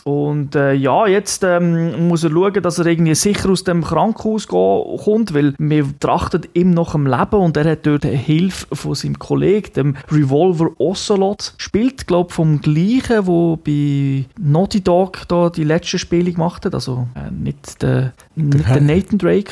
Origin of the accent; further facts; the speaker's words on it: Japan; Ich denke, als Japaner sowieso hat man eine spezielle Beziehung zu Atomwaffen, weil man es halt tragisch erlebt hat, was da alles kann passieren.